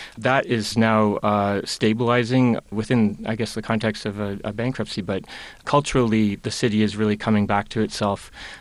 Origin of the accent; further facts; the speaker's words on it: Windsor, Ontario, Canada; now in Toronto, Canada; Yes, I'm from Windsor originally, which is across the river from Detroit.